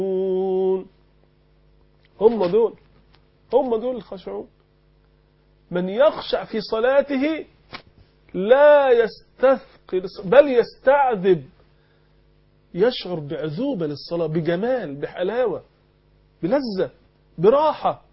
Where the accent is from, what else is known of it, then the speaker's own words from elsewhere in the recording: Egypt; accent: Egyptian; زي ما احنا بنقول بلهجتنا المصرية